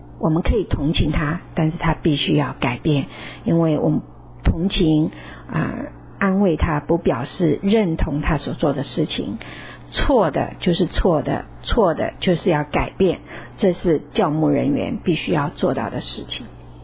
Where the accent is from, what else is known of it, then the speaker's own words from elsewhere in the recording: China; 我们中国人常说预防胜于治疗，预防胜于治疗。